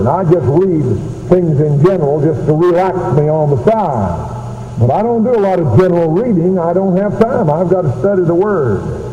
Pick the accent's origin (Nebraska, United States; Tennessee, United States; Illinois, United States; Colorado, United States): Tennessee, United States; I'm a hillbilly from Tennessee.